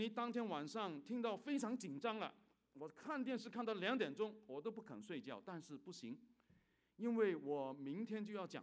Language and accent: Chinese; China; 那等于我们中国人所以我们中国我们都是有一种为爱国的精那个热血对不对？